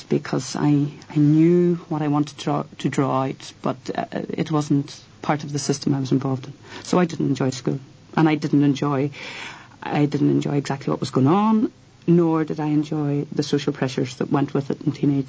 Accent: Derry, Northern Ireland, United Kingdom; But growing up in Derry, and I think it's mainly Derry people will appreciate this record.

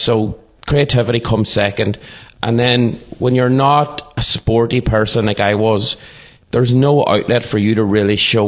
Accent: Ulster, Ireland; if I go back to growing up in Donegal, and it was a happy upbringing

